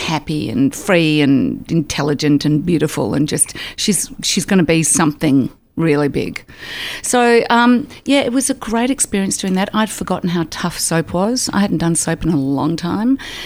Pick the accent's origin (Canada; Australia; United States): Australia; there's a sense of pride about being an Aussie and part of that industry that goes along with that.